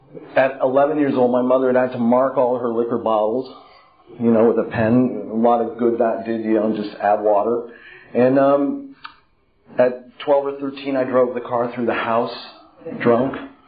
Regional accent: California, United States; I grew up then in Marin County across the bridge from San Francisco, in the height of the hippie stuff

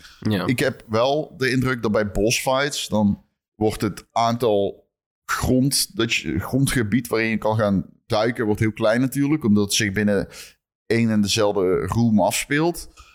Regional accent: Lierop, North Brabant, Netherlands; born there; Nee, dit was in mijn geboortedorp. In Lierop.

